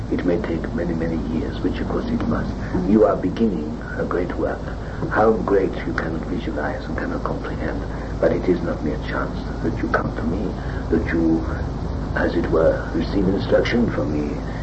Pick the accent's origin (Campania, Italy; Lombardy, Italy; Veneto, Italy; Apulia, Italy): Apulia, Italy; Castellaneta; I come from Castellaneta, which means nothing to the majority of people.